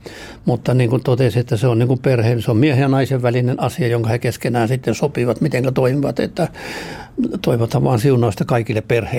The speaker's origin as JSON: {"language": "Finnish", "town": "Saarijärvi", "region": "Central Finland", "country": "Finland", "tie": "born there", "said": "Minä synnyin Saarijärvellä. Ja perheä oli tosi suuri, mihinkä mä synnyin. Kaiken kaikkiaan 15 lasta"}